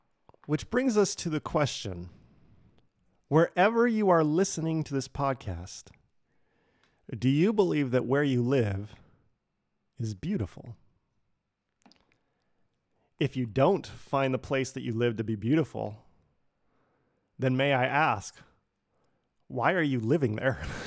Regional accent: Redlands, California, United States; Because I grew up in Redlands, California, and I never heard anybody talk about how beautiful it was.

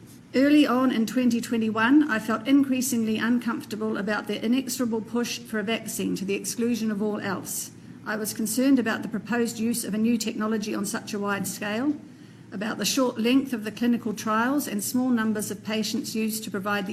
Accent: New Zealand; So As for me, I'm a Kiwi doctor. I graduated from Otago University in 1993.

